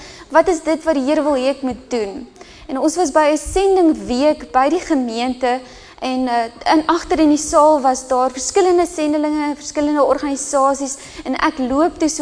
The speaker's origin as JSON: {"language": "Afrikaans", "town": "Rustenburg", "region": "North West", "country": "South Africa", "tie": "born or raised there", "also_born_or_lived": "Brits", "said": "En ek het groot geword in Rustenburg, dis waar ek vir ons in die EG Kerk daar was en ons het op die ouderdom van 16 Brits toe getrek"}